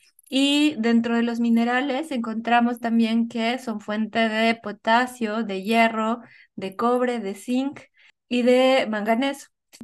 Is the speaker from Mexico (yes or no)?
yes; Mexico; soy mexicana y que en México encontramos toda esta gama de hongos